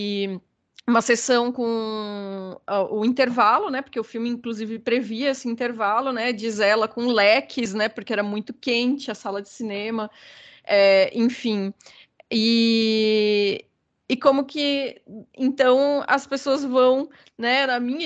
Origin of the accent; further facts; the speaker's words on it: Blumenau, Santa Catarina, Brazil; a minha experiência foi em Blumenau, né, que é a cidade onde eu nasci e cresci, em Santa Catarina, né?